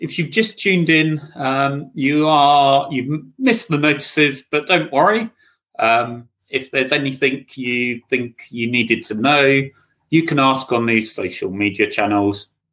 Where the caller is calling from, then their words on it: England, United Kingdom; So I'm talking from England, the UK